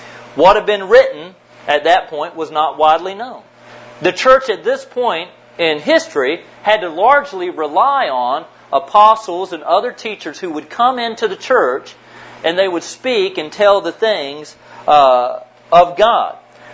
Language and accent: English; North Carolina, United States; And that's a pretty big statement because I'm from North Carolina. I was born and bred where Pepsi comes from.